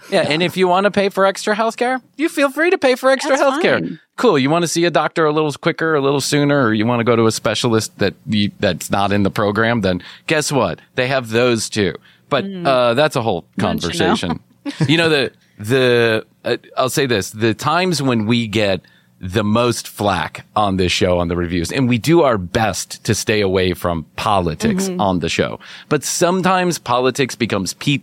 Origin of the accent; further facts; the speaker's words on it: Chicago, Illinois, United States; I get the I grew up in Chicago, right? So I get that kind of Midwest vibe.